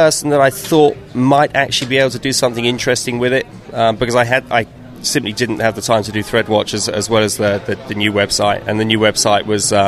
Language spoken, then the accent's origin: English; London, United Kingdom; now in Denmark; I'm from London-ish. Yeah, I am from the South.